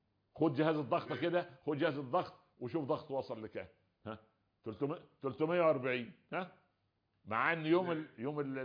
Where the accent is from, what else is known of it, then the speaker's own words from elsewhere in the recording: Egypt; فمعذرة في المثل العامة عندنا في مصر مثل جميل